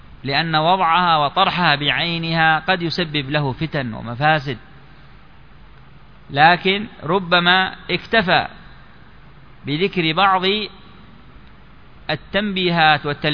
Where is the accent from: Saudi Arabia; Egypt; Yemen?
Yemen; وهكذا عندنا في اليمن في مدينة عدن وما حولها